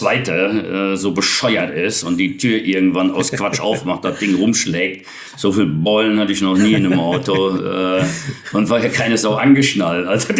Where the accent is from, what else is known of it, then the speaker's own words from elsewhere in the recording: Betzdorf, Rhineland-Palatinate, Germany; born there; da bin ich in den Sommerferien zu Hause, wo ich geboren bin, im Westerwald, in Betzdorf, Kirchen geboren.